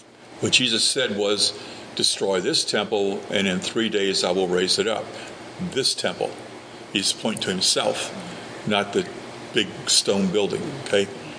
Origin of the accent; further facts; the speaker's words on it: New Orleans, Louisiana, United States; But when I was growing up, I was born in New Orleans.